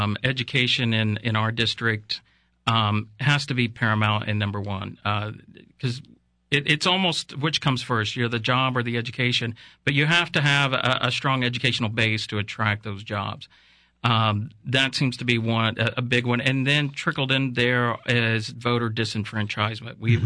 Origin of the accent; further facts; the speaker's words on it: New Castle, Indiana, United States; He worked at Chrysler in Newcastle. I'm from Newcastle, Indiana.